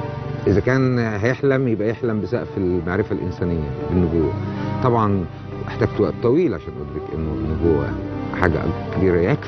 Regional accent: Cairo, Cairo Governorate, Egypt; also born or lived in Asyut; يعني انا حقيقه ولدت في صعيد مصر، لكن ولاده في عاصمه ايضا، اسيوط العاصمه. وانتقلت اسرتي وانا في الخامسه من عمري الى القاهره، فانتقلت الى شوارع وحواري القاهره الفقيره.

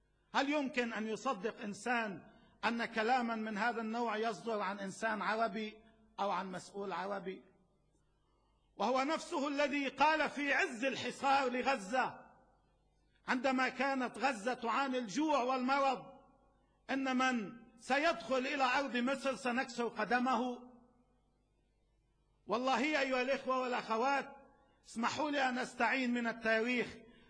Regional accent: Lebanon; وكما فعلوا عندنا في لبنان

